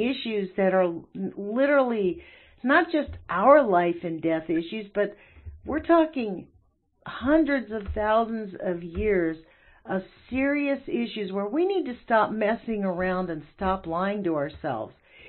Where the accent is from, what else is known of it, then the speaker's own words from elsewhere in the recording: United States; I guess this is the hard part for me as an American to realize, like, we're the evil people now.